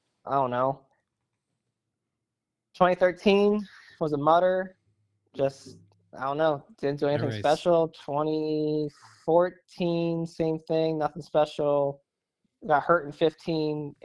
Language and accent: English; Delaware, United States; All right, so I'm from Delaware.